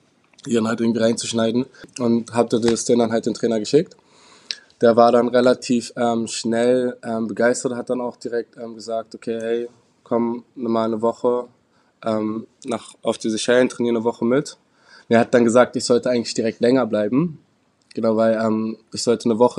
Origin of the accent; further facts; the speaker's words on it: Berlin, Germany; Und ich komme ja aus Berlin